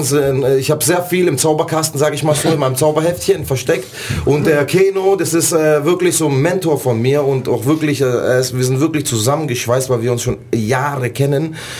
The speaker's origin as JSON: {"language": "German", "town": "Tübingen", "region": "Baden-Württemberg", "country": "Germany", "said": "Ich bin zum Beispiel aus Tübingen."}